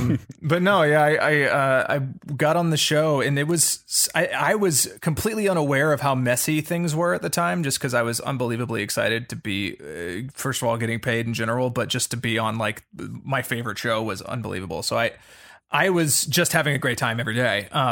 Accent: Atlanta, Georgia, United States; where I grew up in Atlanta. So I was, doing a lot of theater and, that sort of shit, back there.

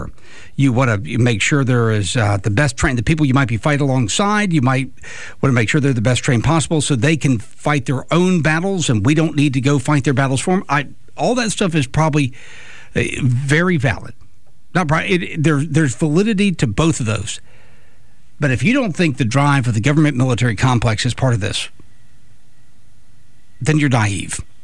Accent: United States; I'm too American, I guess, and I worry about that.

